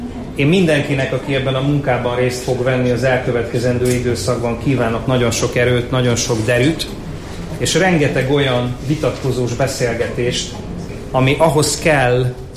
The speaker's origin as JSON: {"language": "Hungarian", "town": "Miskolc", "region": "Borsod-Abaúj-Zemplén", "country": "Hungary", "said": "most nagyon büszke városvezetőként és büszke miskolciként azt mondhatom"}